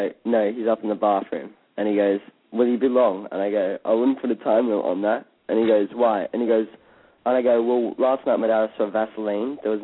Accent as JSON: {"language": "English", "country": "Ireland", "lives_now": "Australia", "said": "No, I'm living in Australia. I'm from Ireland. Like, I live in Australia, though."}